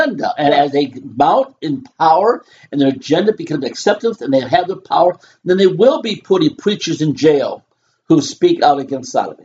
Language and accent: English; United States; applauding, I'm proud American.